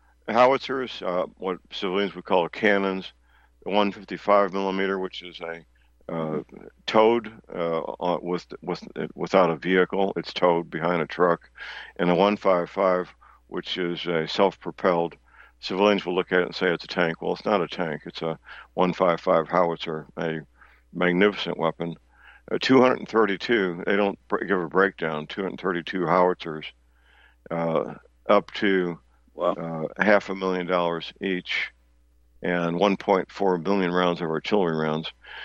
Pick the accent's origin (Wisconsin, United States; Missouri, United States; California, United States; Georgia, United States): Missouri, United States; St. Louis; My hometown is St. Louis, which means you can't live in St. Louis and not be acquainted with people that work for Anheuser-Busch and Boeing